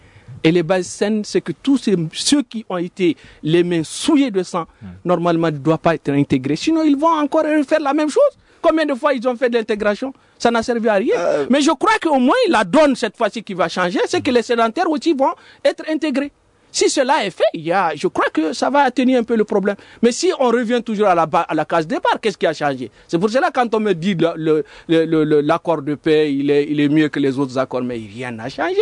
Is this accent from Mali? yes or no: yes; north, Mali; moi je suis du Nord.